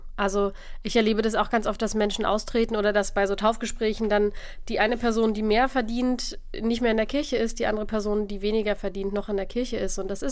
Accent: Berlin, Germany; Und ich bin in Berlin aufgewachsen und kenne dadurch auch irgendwie ganz viele verschiedene Facetten.

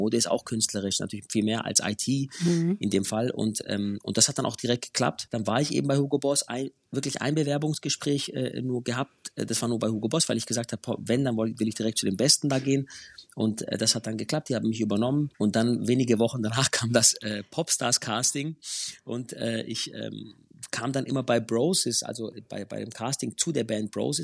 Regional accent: Hechingen, Baden-Württemberg, Germany; Ich bin aus Hechingen, das ist eine 20.000 Einwohnerstadt.

